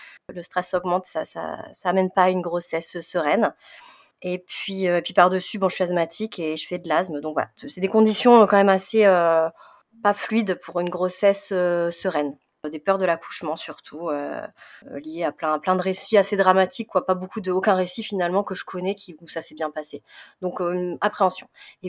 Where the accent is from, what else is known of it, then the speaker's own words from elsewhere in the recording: South, France; now in Île-de-France, France; j'ai 39 ans, je suis dans ma 40e année, période charnière. Je viens du sud de la France et depuis une quinzaine d'années, j'habite en région parisienne.